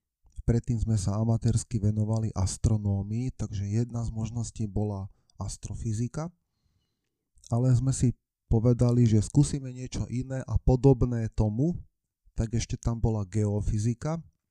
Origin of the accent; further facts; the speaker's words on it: Žemberovce, Nitra Region, Slovakia; najmä cez kňazov, ktorí pôsobili u nás v Žemberovciach, som ich tak obdivoval a vnímal.